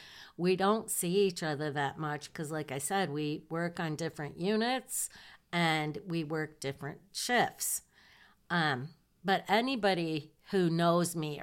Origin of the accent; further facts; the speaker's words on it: Michigan, United States; Susan was from Texas, and I think Cindy was from New York, and I'm from Michigan.